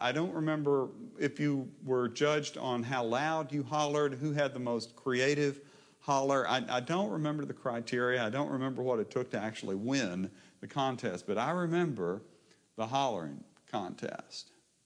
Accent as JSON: {"language": "English", "town": "Maysville", "region": "Kentucky", "country": "United States", "tie": "born or raised there", "said": "Mason County Court Day. Now, the story and the tradition of Court Day goes back a long ways, but as I was growing up in Maysville, it was still observed."}